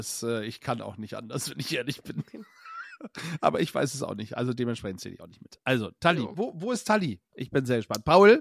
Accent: Beverstedt, Lower Saxony, Germany; Wir sind ja im gleichen Dorf aufgewachsen.

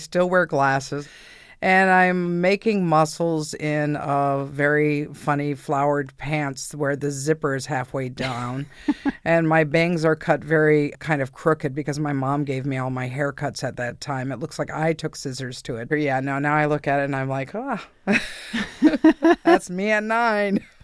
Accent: San Francisco, California, United States; now in Los Angeles, United States; I moved down here in 86 from San Francisco.

